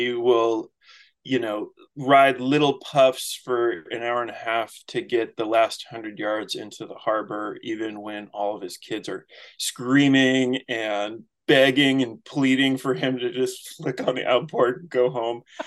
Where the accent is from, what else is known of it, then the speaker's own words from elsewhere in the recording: California, United States; also born or lived in Holland, Michigan; I grew up in Southern California